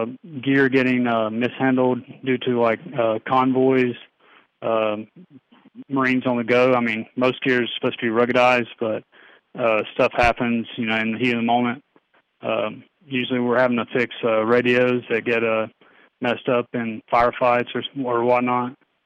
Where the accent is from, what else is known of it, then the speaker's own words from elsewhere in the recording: Taylorsville, North Carolina, United States; I'm from North Carolina, small town, Taylorsville.